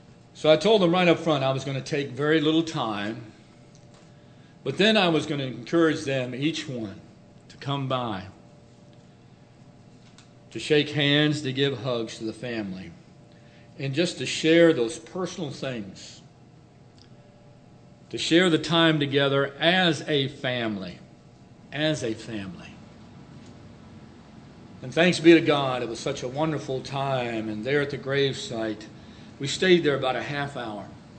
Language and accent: English; Alexandria, Virginia, United States; I was born in Alexandria, Virginia. I went to school in the Fairfax County school system. I know you're shocked I'm going to school, but Bob's heard an amen over on his way out. But I've been in this area my whole life